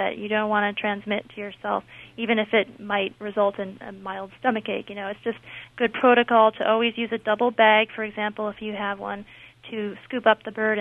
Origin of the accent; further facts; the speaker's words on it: California, United States; I have been to Bolinas because I'm from California and worked one summer in Point Reyes there.